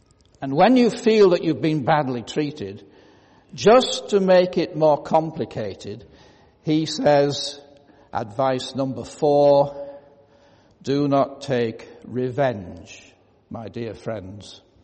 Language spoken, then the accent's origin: English; Hartlepool, North East England, United Kingdom; I grew up in West Hartlepool, which no longer exists, by the way, having been amalgamated into Hartlepool. That's on the northeast coast of England.